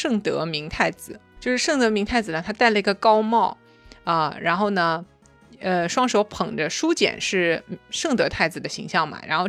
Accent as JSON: {"language": "Chinese", "town": "Ningbo", "region": "Zhejiang", "country": "China", "said": "或者有点像我们宁波人嘛"}